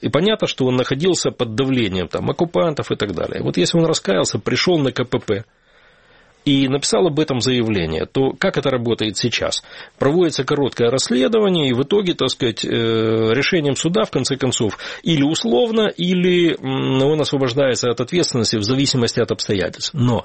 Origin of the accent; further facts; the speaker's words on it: Crimea, Ukraine; я вот коренной крымчанин, так сказать, там, в седьмом поколении.